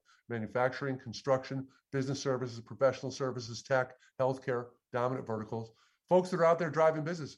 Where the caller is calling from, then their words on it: Connecticut, United States; I'm in Connecticut. I'm just outside of New York in Connecticut.